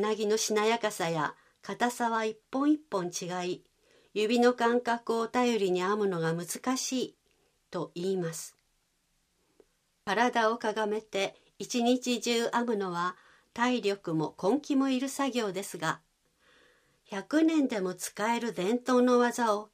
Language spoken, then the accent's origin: Japanese; Neyagawa, Osaka, Japan; 生まれ育った寝屋川市は僕にとって特別感のある町です。